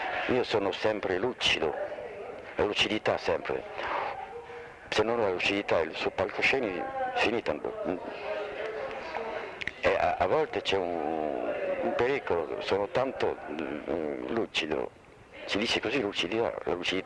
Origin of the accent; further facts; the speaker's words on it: Monte Carlo, Monaco; Italian is a second language; moved away as an adult; now in Italy; io ho fatto i miei studi in Italia, ma in un collegio francese a Bordighera, presso Monte Carlo, perché io sono di Monte Carlo.